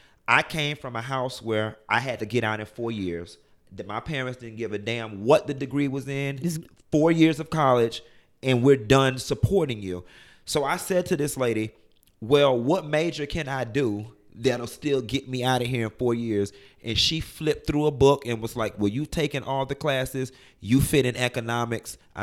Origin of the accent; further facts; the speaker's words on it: Miami, Florida, United States; growing up in Miami, I only thought that we could be, you know, senior bus drivers.